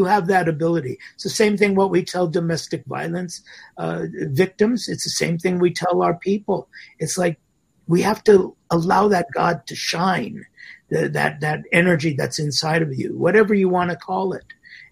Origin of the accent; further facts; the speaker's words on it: United States; I'm an American here.